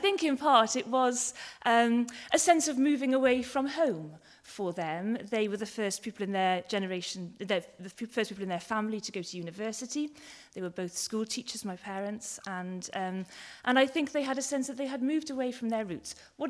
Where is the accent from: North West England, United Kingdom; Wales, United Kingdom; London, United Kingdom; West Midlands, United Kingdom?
Wales, United Kingdom; Cardiff; I grew up in Cardiff in a wonderful and loving and supportive family